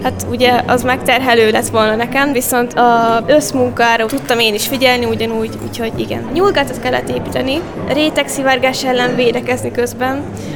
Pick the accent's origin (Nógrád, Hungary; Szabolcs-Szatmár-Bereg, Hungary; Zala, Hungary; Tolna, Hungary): Szabolcs-Szatmár-Bereg, Hungary; Nyírtelek; Nyírtelken nőttem fel.